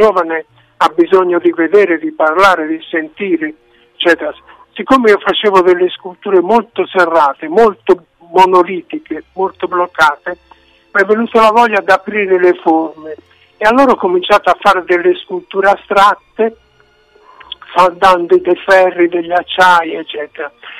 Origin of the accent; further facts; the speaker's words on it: Tuscany, Italy; also born or lived in Pesaro; Io sono stato insegnante, io sono fiorentino del Mugello e ho studiato a Firenze e ho insegnato per 7-8 anni, mi sembra, all'Istituto d'Arte di Pesaro.